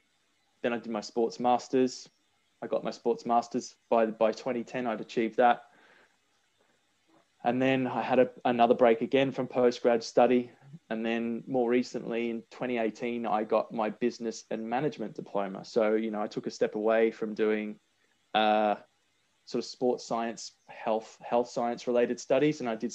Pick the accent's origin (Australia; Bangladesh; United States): Australia; accent: Australian; moved away as an adult; now in United Kingdom; I'm Australian, if you can tell from my accent still. And I grew up in Australia, did all my education and training in Australia, and worked in Australia for about 5 years as a physio before moving to the UK.